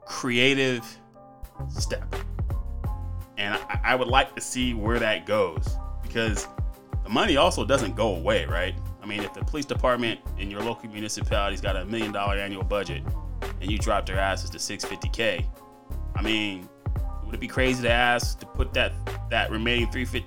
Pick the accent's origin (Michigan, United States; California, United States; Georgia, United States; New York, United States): California, United States; Los Angeles; You know, I grew up in South Central.